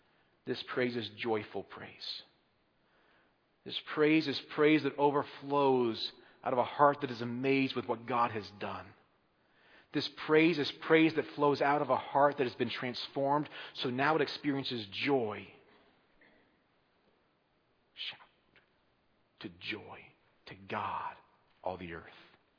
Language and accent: English; Midwest, United States; I'm a Midwesterner, not a Wisconsiner by heart, but I'm a Midwesterner by heart.